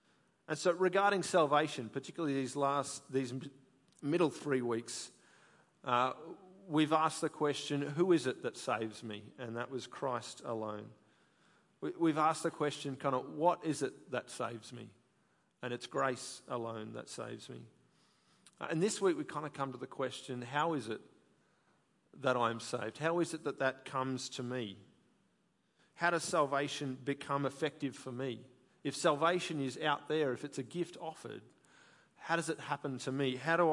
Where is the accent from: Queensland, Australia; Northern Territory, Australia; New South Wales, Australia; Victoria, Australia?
Queensland, Australia; Brisbane; For me, we grew up in Brisbane, and everyone was in Brisbane except one aunt and one uncle who lived in Wollongong, just south of Sydney.